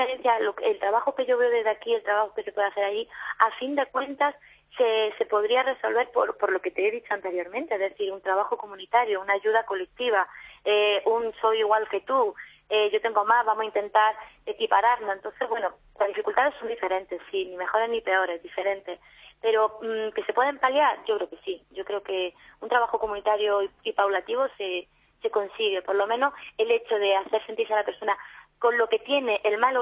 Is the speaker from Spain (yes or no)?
yes; Spain; voy a que me muestres cómo lo hacéis para poder apoyarte desde lo que yo sé como español. No a enseñarte, sino a que intercambiemos a nivel cultural lo que yo traigo de España y lo que tú tienes en Cuba.